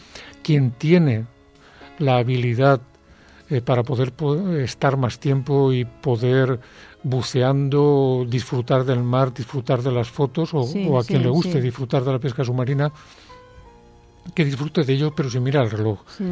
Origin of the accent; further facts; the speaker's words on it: Balearic Islands, Spain; born there; Soy de familia de médicos y marinos y soy nacido en Mallorca.